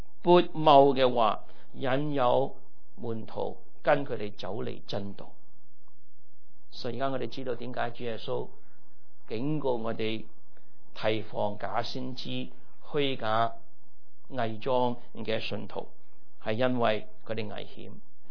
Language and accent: Cantonese; China; 狼可以用羊皮来挂，我们中国人都用这句说话，是不是？